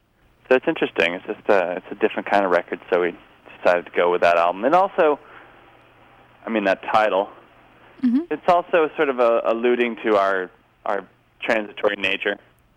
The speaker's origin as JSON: {"language": "English", "country": "Nicaragua", "tie": "born or raised there", "said": "and I grew up in Nicaragua in the 80s, from 1980 to 1989."}